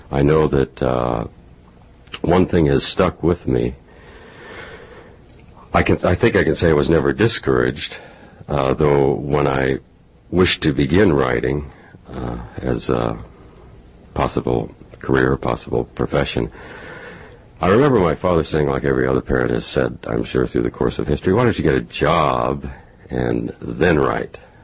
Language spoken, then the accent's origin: English; Carrington, North Dakota, United States; born there; I was born in Carrington, North Dakota, 1941, I believe.